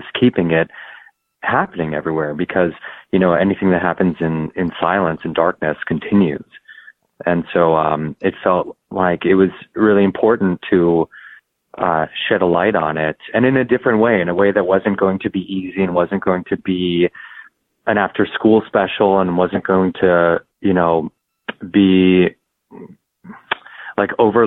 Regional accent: New York, United States; I live in New York and I'm from New York, and I was very involved in theater.

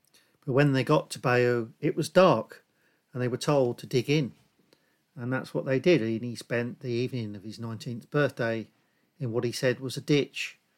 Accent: Northampton, East Midlands, United Kingdom; a man called Harry Austin, who came from Northampton, my hometown.

